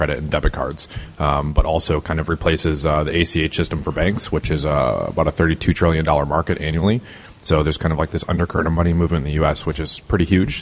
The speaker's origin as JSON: {"language": "English", "region": "Iowa", "country": "United States", "tie": "born or raised there", "said": "So I grew up in Iowa. I had another company in Iowa before that I sold and kind of decided to stay in Iowa"}